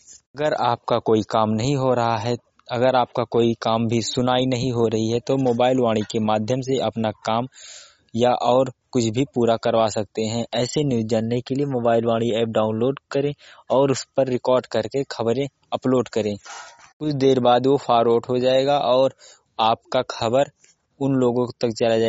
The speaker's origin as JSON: {"language": "Hindi", "region": "Uttar Pradesh", "country": "India", "said": "मैं स्वयं कन्नौजी अंबेडकर नगर का रहने वाला हूं।"}